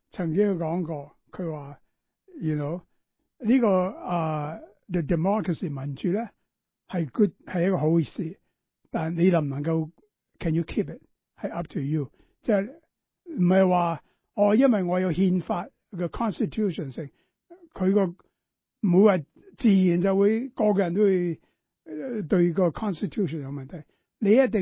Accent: Guangdong, China; now in United States; 我哋广东人讲嘢咧，有权利必有义务。

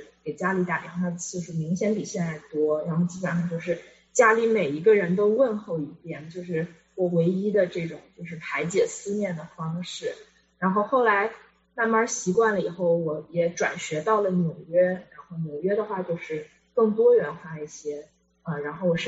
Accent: Yunnan, China; 我的家乡是云南，然后其实云南人的话，大体来说，过年的习俗其实和国内大家都一样

